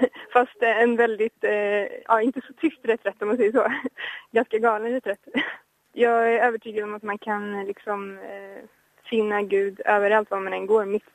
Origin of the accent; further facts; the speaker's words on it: Stockholm, Stockholm County, Sweden; Jag är 21 år och jag kommer från Stockholm. Men dock, min mamma är från Polen.